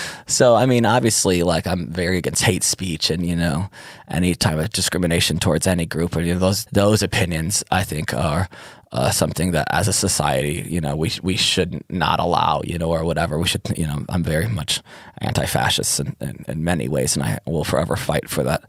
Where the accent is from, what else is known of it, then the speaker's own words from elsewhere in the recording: Detroit, Michigan, United States; I'm from Detroit